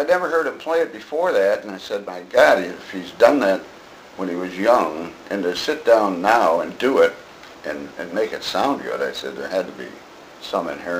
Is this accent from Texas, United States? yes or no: no; Detroit, Michigan, United States; I'm from Detroit, and back in that time, we're looking at around 1960, 61, too, in that area.